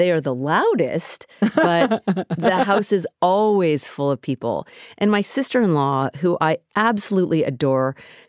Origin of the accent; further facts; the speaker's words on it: United States; And while I never thought that I would live that way because I grew up in America.